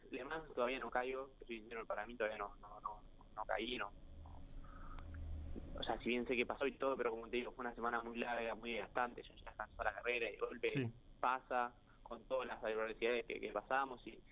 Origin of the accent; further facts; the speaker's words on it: Argentina; somos pocos argentinos en el exterior